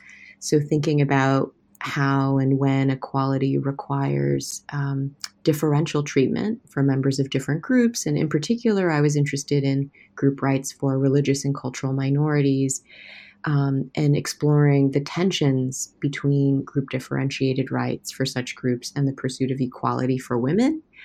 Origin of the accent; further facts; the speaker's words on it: Missouri, United States; suburb of Kansas City, Missouri, and that's where I spent kind of formative years of my childhood, and I grew up around immigrants in the Korean church community and also around American friends in school and in the neighborhood.